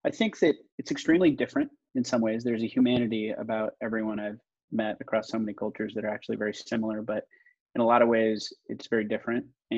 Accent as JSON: {"language": "English", "region": "Idaho", "country": "United States", "said": "I'm from Idaho. So there was a comment or two on nobody like represents his state heritage better."}